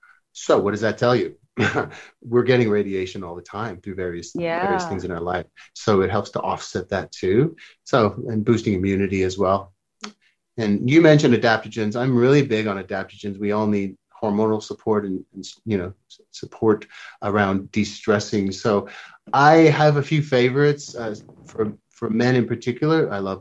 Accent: Canada; now in Palm Springs, United States; I'm from Canada originally

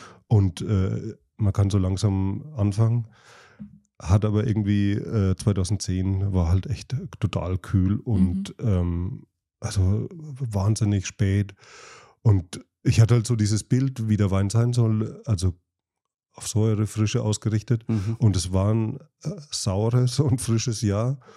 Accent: Bavaria, Germany; ist mir als Franke nicht so gewöhnt

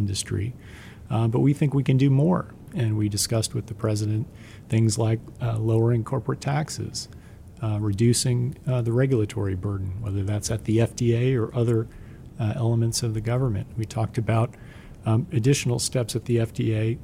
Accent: Minnesota, United States; I'm from Minnesota. I don't know if you're familiar with Minnesotans

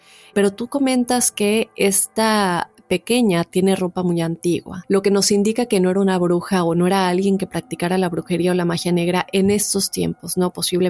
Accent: Colombia; me han contado muchas historias sobre un pueblo en mi país, Colombia

